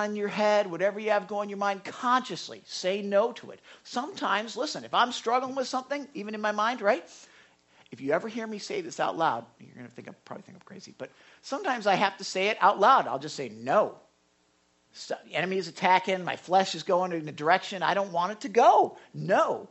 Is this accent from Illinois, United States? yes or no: yes; Chicago, Illinois, United States; Okay, I was from Chicago. The accordion. Now, I remember going down to the shop in Chicago